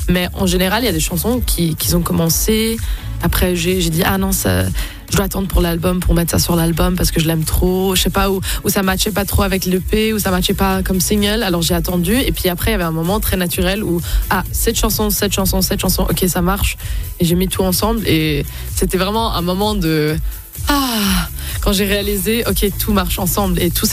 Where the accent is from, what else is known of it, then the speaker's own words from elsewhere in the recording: Zurich, Switzerland; also born or lived in United States; Oui, je parle toutes les langues, Schweizerdeutsch, Hochdeutsch, français et anglais. Je viens de Zurich. Oui, je viens de Zurich, mais je suis née aux États-Unis. Et là, j'habite en Suisse depuis presque 15 ans.